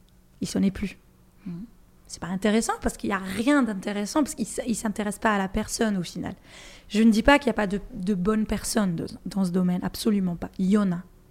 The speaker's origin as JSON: {"language": "French", "town": "Algiers", "region": "Algiers Province", "country": "Algeria", "tie": "born or raised there", "moved": "yes", "said": "donc je suis native d'Alger Centre, de Bab El Oued, ce grand quartier super connu même dans l'histoire algérienne."}